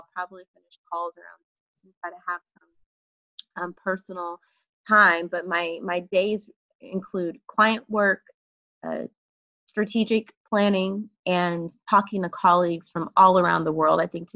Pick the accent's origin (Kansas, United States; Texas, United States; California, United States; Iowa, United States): Texas, United States; Cedar Hill; now in New York, United States; I grew up in Dallas, Texas, outside of it in a place called Cedar Hill.